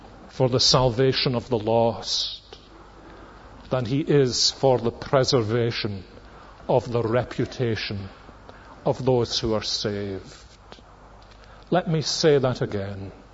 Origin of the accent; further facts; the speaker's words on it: Scotland, United Kingdom; We are decent Scottish people. The magnitude of our passion is ordinarily measured by its hiddenness.